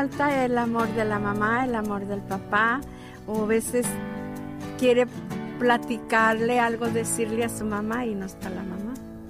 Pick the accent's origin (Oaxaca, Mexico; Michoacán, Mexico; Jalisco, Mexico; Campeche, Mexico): Michoacán, Mexico; Tangancícuaro; pues el pueblo de nosotros es allí, Tangancícuaro, donde está el lago Camécuaro.